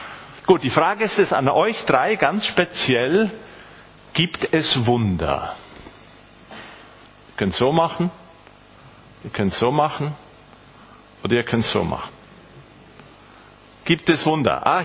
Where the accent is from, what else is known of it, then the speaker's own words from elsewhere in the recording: Spain; Und wir sind nach Spanien ausgewandert und ich bin dann in Spanien aufgewachsen.